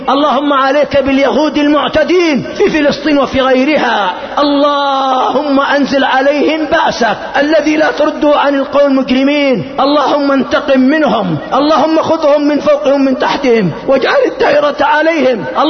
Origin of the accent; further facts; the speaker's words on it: Yemen; وأظن أن أقل ذلك عندنا في اليمن